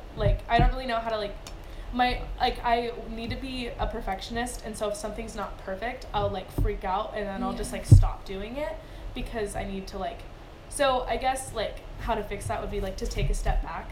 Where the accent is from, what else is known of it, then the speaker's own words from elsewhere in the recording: Santa Rosa, California, United States; now in San Francisco, United States; I am from Santa Rosa, California. It's about an hour and a half north from here in San Francisco. It's a kind of biggish town, but definitely not as big as here.